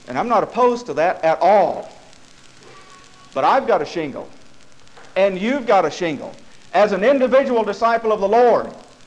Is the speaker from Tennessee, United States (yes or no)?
yes; Tennessee, United States; remember growing up in Middle Tennessee in what was called then the heart of the Bible Belt.